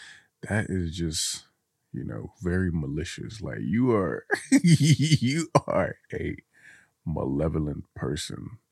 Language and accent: English; Guinea; Someone in a foreign country, like where I'm from Guinea. And when I went back to visit